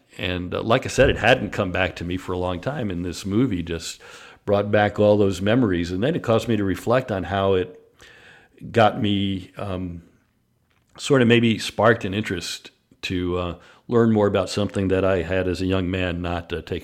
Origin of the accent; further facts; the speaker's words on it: New York, United States; Is I grew up in New York, a white kid in New York.